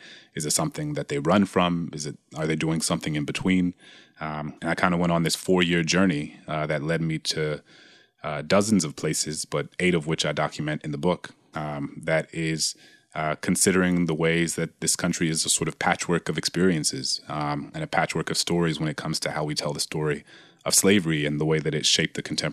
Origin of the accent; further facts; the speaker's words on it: the South, United States; given that I grew up in the South